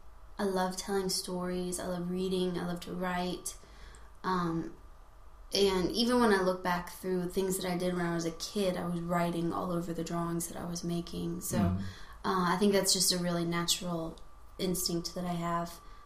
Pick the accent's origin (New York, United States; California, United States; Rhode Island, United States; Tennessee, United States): Tennessee, United States; Knoxville; Yeah, I am from Knoxville, Tennessee, and went to Guilford College in Greensboro, North Carolina